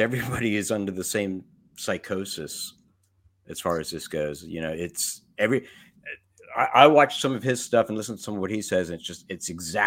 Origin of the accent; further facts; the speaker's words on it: Scarborough, Ontario, Canada; born there; Oh, really? I was born in Canada.